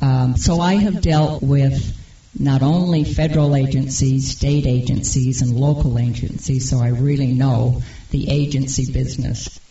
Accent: Utah, United States; from San Juan County.

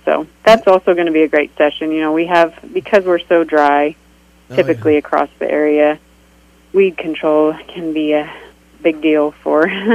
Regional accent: Colorado, United States; Southeast Colorado.

